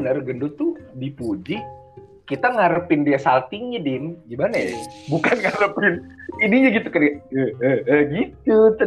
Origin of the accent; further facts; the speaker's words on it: Malang, East Java, Indonesia; jujur ya, gue orang Malang, jauh dari tongkrongan